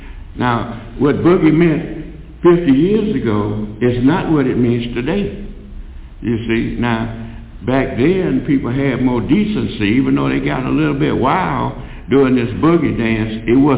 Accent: United States; I don't speak Arabic. I'm from America, and my language is English.

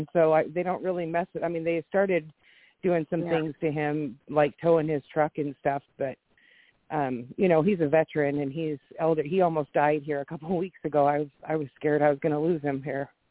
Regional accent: Washington, United States; I'm from Washington State.

